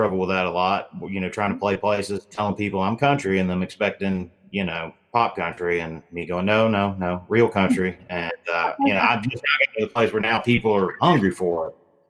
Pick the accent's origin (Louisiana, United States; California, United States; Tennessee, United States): Tennessee, United States; Nashville; born there; I was born in Nashville, Tennessee, because he was working there at the time.